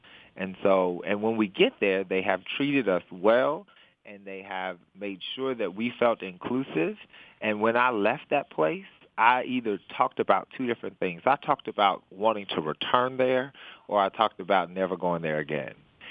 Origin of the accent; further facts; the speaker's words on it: Murray, Kentucky, United States; when I was growing up in Murray, Kentucky